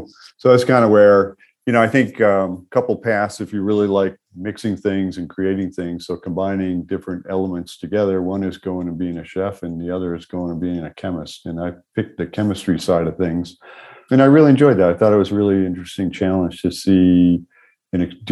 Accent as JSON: {"language": "English", "town": "Syracuse", "region": "New York", "country": "United States", "tie": "born or raised there", "said": "So I grew up in Syracuse, New York, and my grandfather had a small farm where he grew strawberries, grew corn, potatoes, veggies, and things like that."}